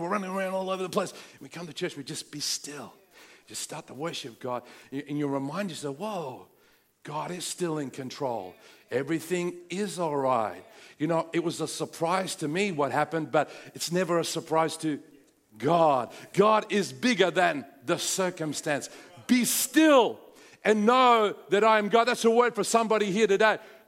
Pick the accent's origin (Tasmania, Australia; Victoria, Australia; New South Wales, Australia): New South Wales, Australia; Sydney; I grew up in Sydney. I know the area very well where I was driving.